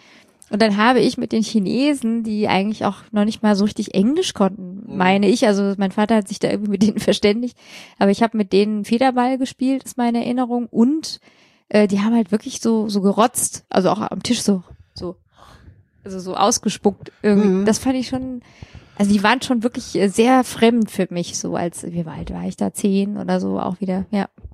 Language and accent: German; Bavaria, Germany; Ja, ich sag natürlich China, ich komme ja auch aus Bayern.